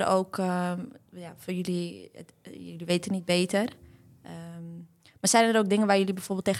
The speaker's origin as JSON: {"language": "Dutch", "town": "Amsterdam", "region": "North Holland", "country": "Netherlands", "said": "Ik kom zelf niet uit Nieuw-West, ik kom uit Amsterdam-Oost."}